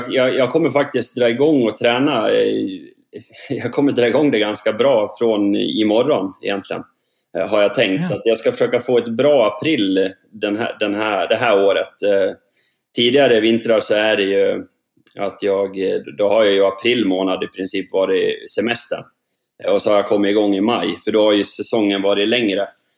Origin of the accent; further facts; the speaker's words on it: Sågmyra, Dalarna County, Sweden; Ja, det är hemma I Sågmyra. Där jag är uppvuxen och jag har byggt ett nytt hus här. Så vid sjön här hemma. Det är ute I skogen. Det är ute på landsbygden.